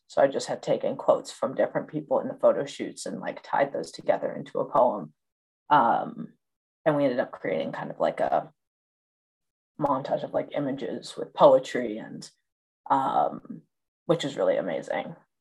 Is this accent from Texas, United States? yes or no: yes; Austin, Texas, United States; Austin, Texas. Right. And so, like, Austin is fairly white, but, like, there's definitely, like, pockets of mostly, like, Latinx people, but there's also pockets of Black people. But I lived in, like, a super white suburb